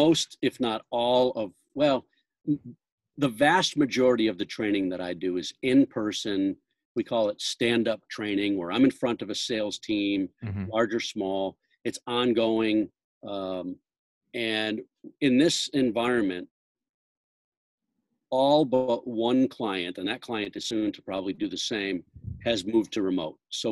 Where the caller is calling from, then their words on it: Boston, Massachusetts, United States; I'm in my home office in Roslindale, which is a neighborhood of Boston, Massachusetts.